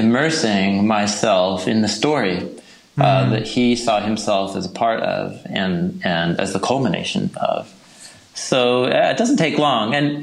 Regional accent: Portland, Oregon, United States; I hail from Portland, Oregon, where I have a few too many jobs

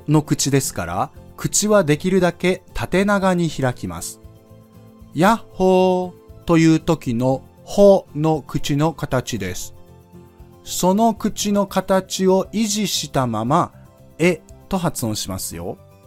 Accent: Kansai, Japan; 僕もそうですが、特に関西出身の人は全ての音に母音が入ってしまう傾向にあります。

